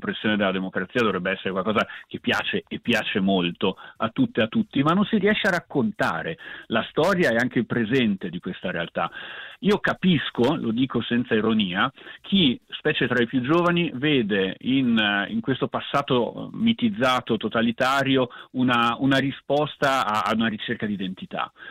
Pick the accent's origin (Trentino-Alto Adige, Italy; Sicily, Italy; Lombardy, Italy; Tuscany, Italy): Trentino-Alto Adige, Italy; da trentino mi saprei divertire come si deve, sarei un chiuso orso di montagna